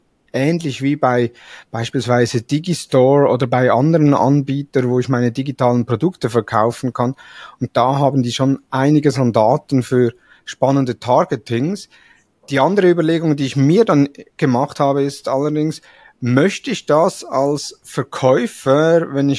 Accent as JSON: {"language": "German", "country": "Switzerland", "said": "Eigentlich ähnlich wie bei uns in der Schweiz Twint"}